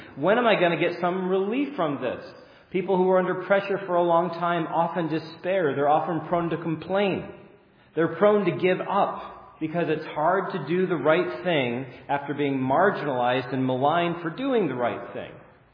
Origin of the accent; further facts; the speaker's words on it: Mackinac City, Michigan, United States; because I'm from Mackinac City, Michigan